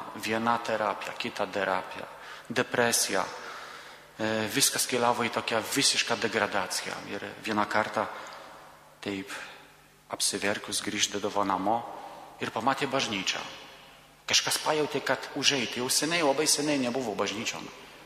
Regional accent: Poland; Lithuanian is a second language; aš esu iš Lenkijos, todėl man truputį sunku yra kalbėti lietuviškai

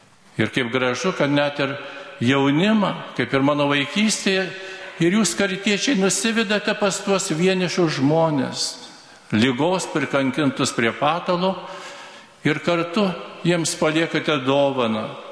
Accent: Daugai, Alytus County, Lithuania; čia augau Daugų parapijoje, tėviškėje.

